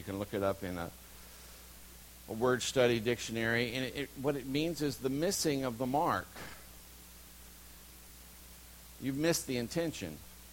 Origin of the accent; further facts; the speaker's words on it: Texas, United States; It's spelled chata, but I'm from Texas.